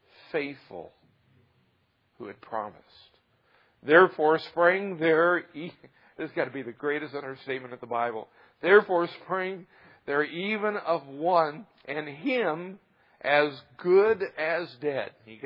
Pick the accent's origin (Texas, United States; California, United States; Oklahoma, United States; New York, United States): Oklahoma, United States; Tulsa; And, you know, I'm from Tulsa, Oklahoma.